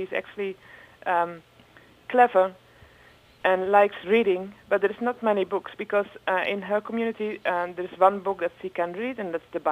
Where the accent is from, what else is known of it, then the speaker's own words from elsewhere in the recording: Netherlands; English is a second language; Yeah, I'm a novelist from the Netherlands